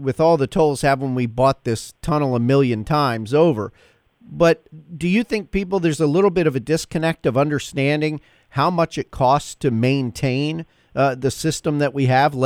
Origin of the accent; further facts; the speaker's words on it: Baltimore, Maryland, United States; I grew up in Baltimore